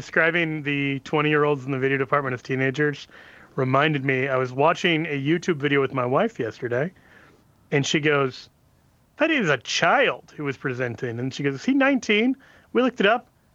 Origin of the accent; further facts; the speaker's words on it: Kansas City, United States; like I'm from Kansas City, so we're not far away, 3 hours.